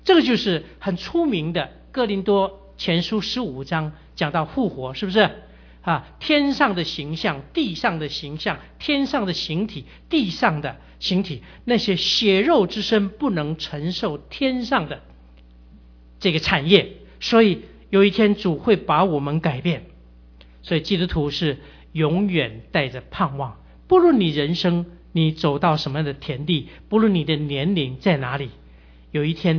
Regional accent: China; 我们中国人是年纪越大穿得越灰越黑啊

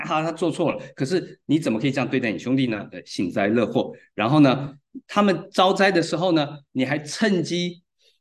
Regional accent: China; 这跟我们中国人送你上路不一样意思啊。

